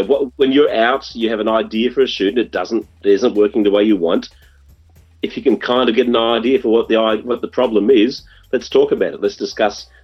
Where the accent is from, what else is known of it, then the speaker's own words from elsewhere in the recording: Sheffield, Yorkshire and the Humber, United Kingdom; born there; Well, it was a cold night in 64 in England. I was born in Sheffield, Yorkshire.